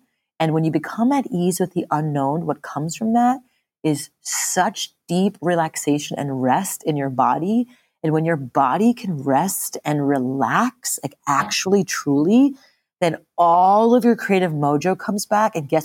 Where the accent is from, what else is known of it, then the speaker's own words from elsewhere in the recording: India; it's so crazy to even say that as an Indian person